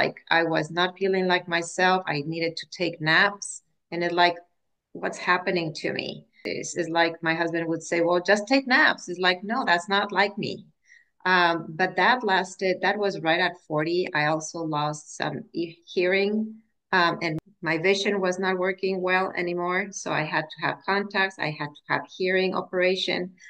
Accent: Mexico; moved away as an adult; now in United States; I am originally from Mexico, and I came to live to the U.S. when I was 40

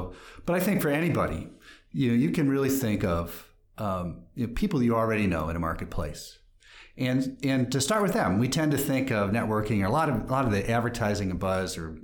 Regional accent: Madison, Wisconsin, United States; I should have done it back in my hometown, you know, years ago. So I started up an Inner Circle Group in Madison as well.

